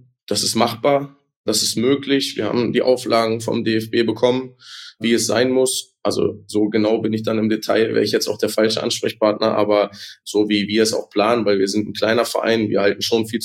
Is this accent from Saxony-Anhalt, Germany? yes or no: no; Goslar, Lower Saxony, Germany; mit der Stadt Goslar, wo ich herkomme